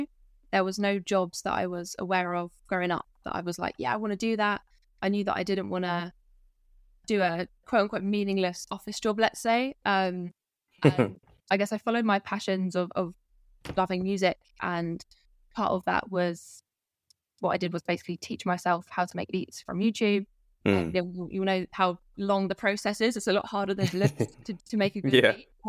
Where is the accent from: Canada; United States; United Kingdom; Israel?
United Kingdom; London; I work at a company called ScreenLoop, and I'm from London.